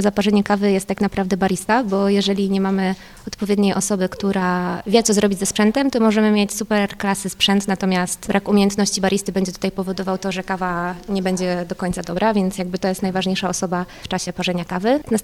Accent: Poznań, Greater Poland Voivodeship, Poland; Jestem z Poznania i jestem z zawodu baristą.

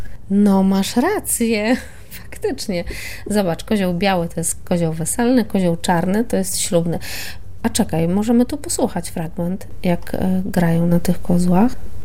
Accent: Lubusz Voivodeship, Poland; To była bardzo taka ostra zima i to była chyba jedna z tych takich ostatnich zim, kiedy u nas w Lubuskiem było tak bardzo dużo śniegu.

